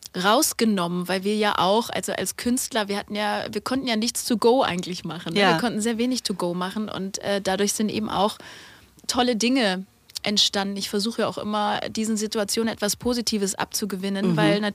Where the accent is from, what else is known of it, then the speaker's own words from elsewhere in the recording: Furtwangen, Baden-Württemberg, Germany; Aber ich komme natürlich aus Furtwangen und da schwätzt man natürlich anders, gell?